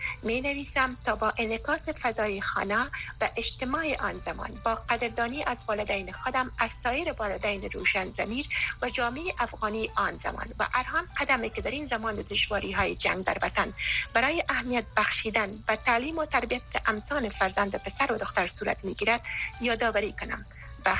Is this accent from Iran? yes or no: no; Afghanistan; born there; moved away; ما یک زن استم که در افغانستان قبل از جنگ متولد شدیم